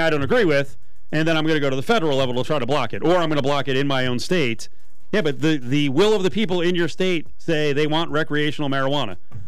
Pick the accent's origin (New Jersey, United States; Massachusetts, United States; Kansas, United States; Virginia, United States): New Jersey, United States; And in the state of New Jersey, my home state, he's very anti-weed